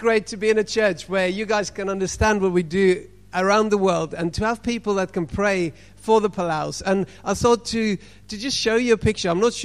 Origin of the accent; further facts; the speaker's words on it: South Africa; you know my accent is not local. Did anybody pick that up? I'm from South Africa, so being African, I enjoy a bit of interaction.